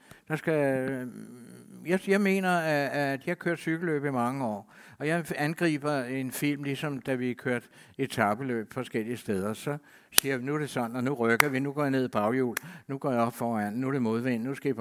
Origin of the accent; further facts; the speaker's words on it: Copenhagen, Capital Region of Denmark, Denmark; filme i Sydhavnen, hvor jeg kommer fra.